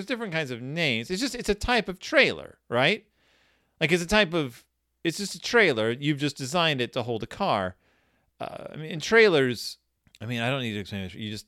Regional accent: Texas, United States; When I was a kid, I mean, I grew up in Texas.

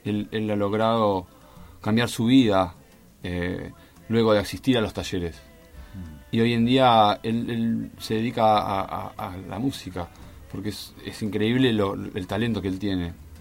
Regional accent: Argentina; cómo nos recibieron como argentinos.

